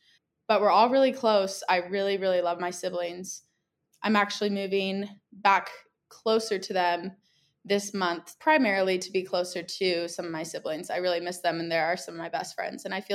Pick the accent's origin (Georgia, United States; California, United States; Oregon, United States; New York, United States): California, United States; Carlsbad; I grew up in Carlsbad, California, and I'm the oldest of five siblings.